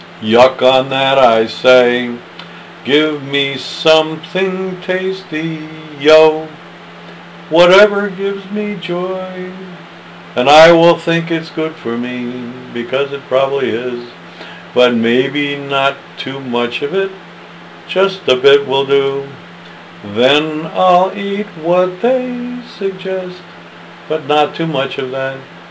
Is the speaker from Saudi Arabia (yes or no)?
no; Ireland; You'd never guess that I'm Irish, would you?